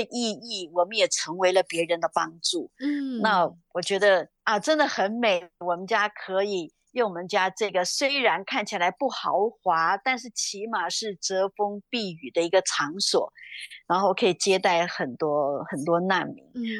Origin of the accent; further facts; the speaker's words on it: Taiwan; 因为我们台湾人的脑袋哦，地都是很贵，都上百万的嘛，